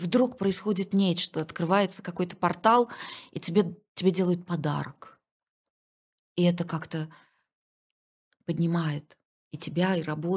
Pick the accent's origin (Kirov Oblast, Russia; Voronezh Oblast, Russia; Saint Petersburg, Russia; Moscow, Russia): Kirov Oblast, Russia; Kirov; почему в этом списке городов я старательно обхожу мой родной город